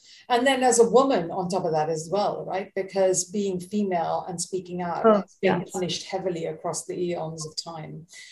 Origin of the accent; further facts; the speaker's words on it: India; I remember, because I'm Indian and I grew up in an Indian community